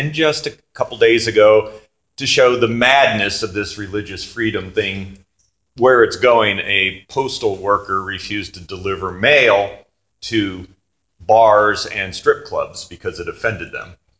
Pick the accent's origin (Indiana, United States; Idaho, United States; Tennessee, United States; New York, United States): Tennessee, United States; Tullahoma; In my hometown of Tullahoma, the mayor has a day of prayer